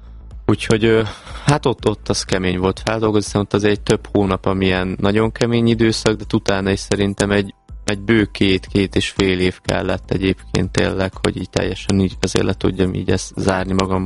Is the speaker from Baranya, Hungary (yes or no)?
yes; Nagyváty, Baranya, Hungary; a apukám maradt otthon a bátyámmal, ugye Pécs mellett, Nagyvátyon, ugye szülőfalumba